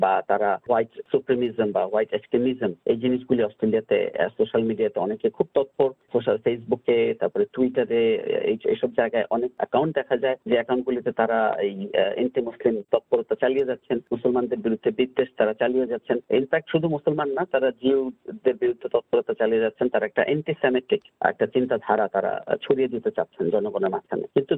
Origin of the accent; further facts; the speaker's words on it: Bangladesh; now in Australia; আমরা বাংলাদেশি মুসলিম